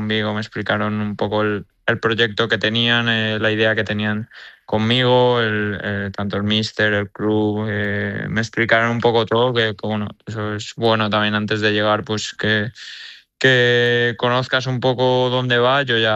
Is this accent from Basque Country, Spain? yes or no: yes; San Sebastián, Basque Country, Spain; born there; Sí, yo nací en Donostia, sí.